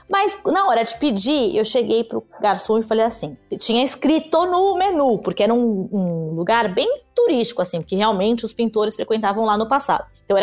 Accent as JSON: {"language": "Portuguese", "country": "Brazil", "said": "Eu sou brasileiro, né?"}